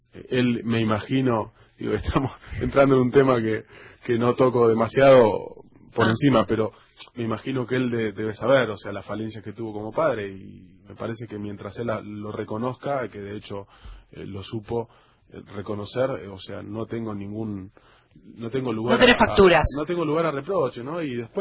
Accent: Mar del Plata, Buenos Aires Province, Argentina; Nos criamos con él en Mar del Plata

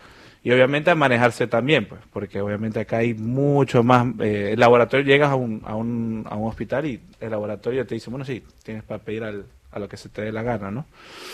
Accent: Maracaibo, Zulia, Venezuela; yo soy de Occidente y el Hospital Universitario de Maracaibo es donde todos los pacientes, digamos, terminan ahí.

